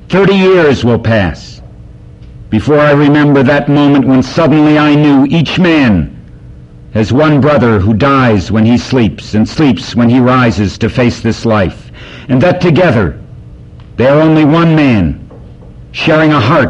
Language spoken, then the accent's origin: English; Detroit, Michigan, United States; born there; And the only thing you have to know is that I am an identical twin and that I was born in Detroit.